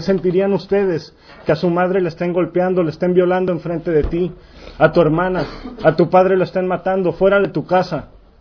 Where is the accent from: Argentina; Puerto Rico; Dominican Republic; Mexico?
Mexico; Yo como mexicano tendría que estar viendo para mi pueblo.